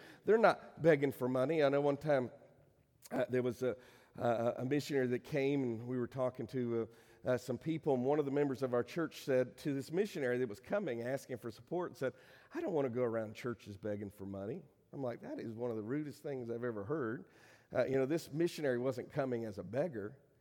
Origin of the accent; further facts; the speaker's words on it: Virginia, United States; I lived in Northern Virginia. I grew up in Fairfax County, moved to Lorton, so I was still in Fairfax County.